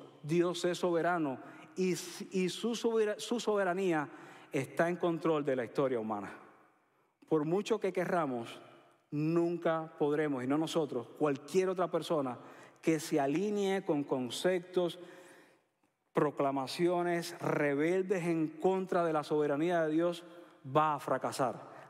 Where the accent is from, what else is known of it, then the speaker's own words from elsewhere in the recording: Cuba; Yo recuerdo en mi pueblo, yo soy de un pueblo pequeño en Cuba y había una iglesia pentecostal.